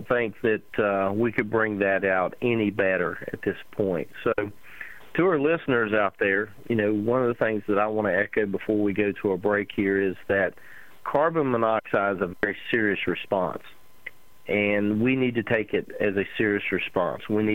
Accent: West Virginia, United States; Myself, growing up in West Virginia, we did have a lot of cold weather during the winter, a lot of snow.

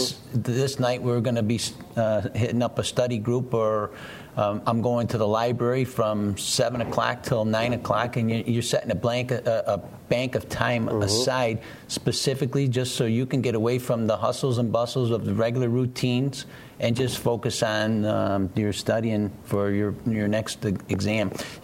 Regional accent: East Coast, United States; because Steve comes mm-hmm. from the West Coast, I come from the East Coast

